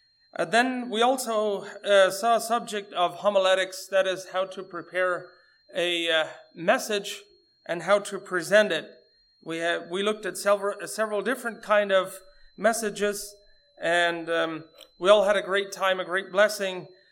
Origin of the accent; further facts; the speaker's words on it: Mexico; I am from Mexico.